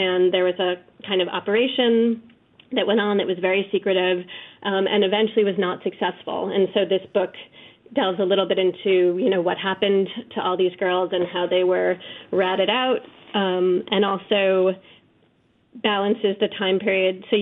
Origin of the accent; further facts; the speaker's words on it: New York City, New York, United States; I also was a child growing up in New York City.